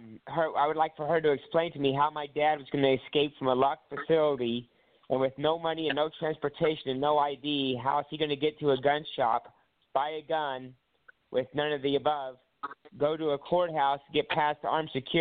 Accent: Hawaii, United States; Yeah, it happened in Pinellas County, but I'm from Hawaii. My parents raised me over there.

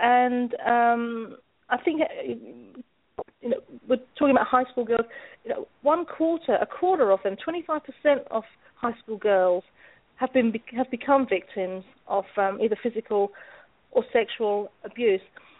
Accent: London, United Kingdom; now in United States; I'm not from the United States, so I'm from London, but mm-hmm. No, moved here back in 2004.

